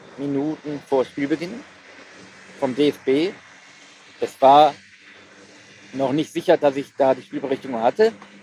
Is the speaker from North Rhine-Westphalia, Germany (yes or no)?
yes; Essen, North Rhine-Westphalia, Germany; ich bin wir sind waschechte Essener.